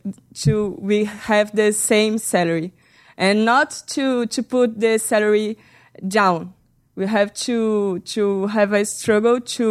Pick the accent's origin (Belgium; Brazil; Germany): Brazil; São Paulo; English is a second language; I'm from Brazil, São Paulo too.